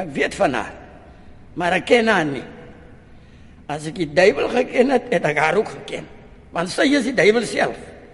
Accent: Northern Cape, South Africa; Ek is gebore in die Rigtersveld in 'n maatjieshut, soos ons namas altyd geleef het.

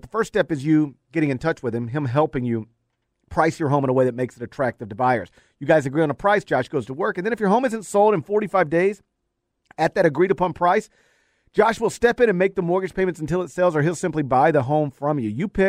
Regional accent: Mississippi, United States; accent: Southern; People will often point out that I don't sound like I'm from Mississippi. Now, when I'm in New York, they can hear the Southern accent there.

